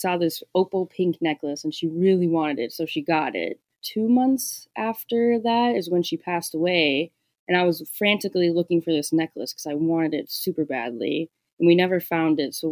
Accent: Minnesota, United States; I'm from Minnesota.

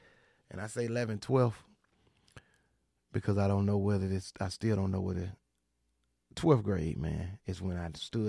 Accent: Memphis, Tennessee, United States; also born or lived in Mississippi / Atlanta; me in Memphis. They know me in Mississippi. I ain't from neither one of them. I'm from all three of them. I'm from Atlanta, too.

